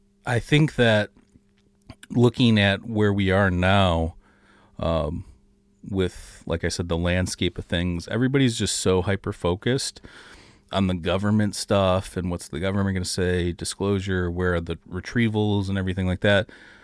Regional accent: Detroit, Michigan, United States; We're both from the Detroit area.

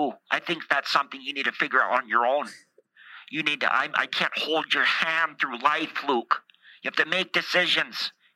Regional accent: Canada; Okay, I'm Canadian

